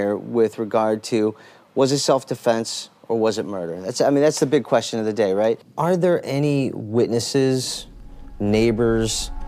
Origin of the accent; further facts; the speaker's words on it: Cleveland, Ohio, United States; I get the phone call on this domestic homicide case, of course, back in my hometown. So, you know, yesterday I jumped on an airplane, and now I'm back in Cleveland. I lived in Cleveland all my life, born and raised here.